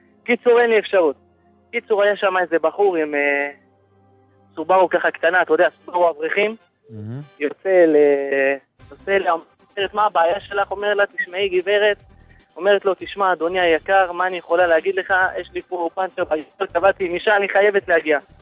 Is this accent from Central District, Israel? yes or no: yes; Or Yehuda, Central District, Israel; now in Bnei Brak, Israel; אני במקום אור יהודה.